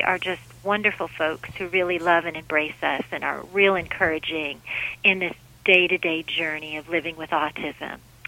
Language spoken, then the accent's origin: English; Albany, New York, United States; I grew up in Albany, New York, and they have a ton of snow.